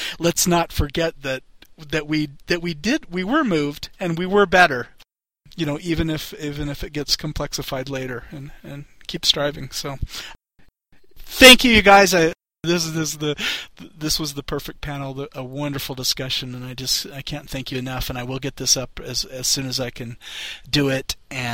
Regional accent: San Diego, California, United States; You know, I grew up in San Diego, and I got a San Diego Chargers sticker on the back of my car and all that stuff.

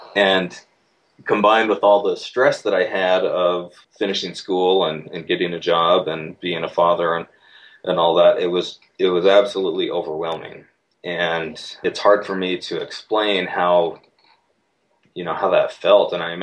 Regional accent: Syracuse, New York, United States; So I grew up there in Syracuse. I went on a mission. I got married, and I continued going to school. We had two kids and went to graduate school in Iowa.

